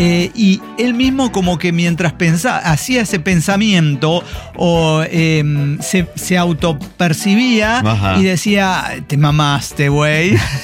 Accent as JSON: {"language": "Spanish", "region": "Guanajuato", "country": "Mexico", "said": "soy de Guanajuato"}